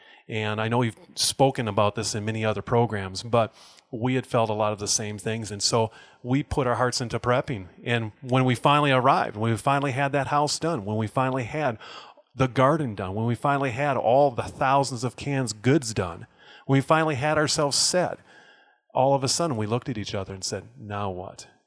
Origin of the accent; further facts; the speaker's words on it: Montana, United States; yeah, well, like you, Stephen, I'm originally from Montana, and now it's funny to say this, but my heart feels like it's here.